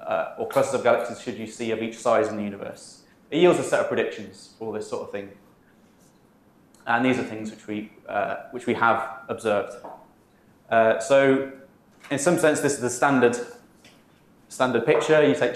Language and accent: English; Durham, North East England, United Kingdom; I'm from Durham.